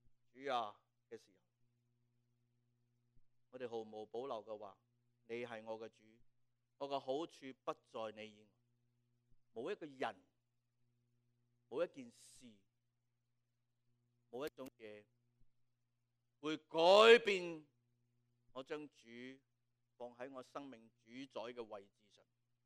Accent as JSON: {"language": "Chinese", "country": "Hong Kong", "said": "我们香港人说爱到他窿啊"}